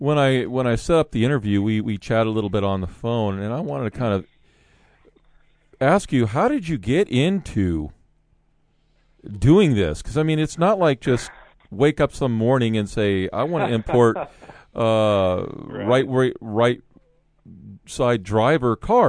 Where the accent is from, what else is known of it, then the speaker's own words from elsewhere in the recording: Ferndale, Washington, United States; Yep, they were rivals of Ferndale, because I grew up in Ferndale, so.